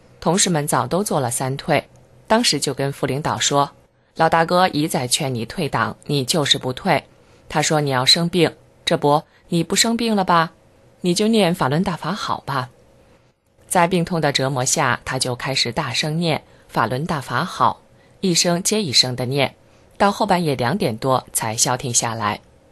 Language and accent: Chinese; China; 我敢说我是中国人，我爱我的祖国，祖国母亲养育了我